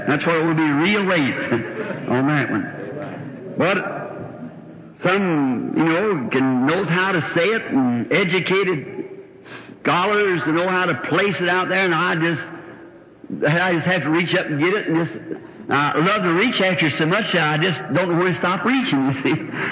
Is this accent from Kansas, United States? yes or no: no; Louisville, Kentucky, United States; Billy Graham said in Louisville, when it's my hometown